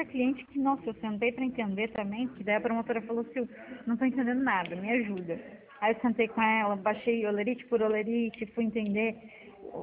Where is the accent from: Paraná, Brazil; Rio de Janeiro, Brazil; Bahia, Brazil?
Paraná, Brazil; Toledo; É que eu sou de Toledo, então em Toledo é um percentual em cima do valor do valor financiado